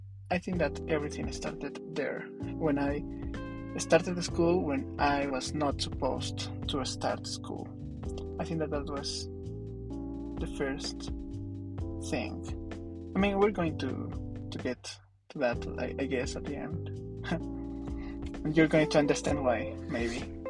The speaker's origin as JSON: {"language": "English", "region": "La Paz", "country": "Bolivia", "said": "I'm from La Paz, Bolivia. That's in South America, if you don't know."}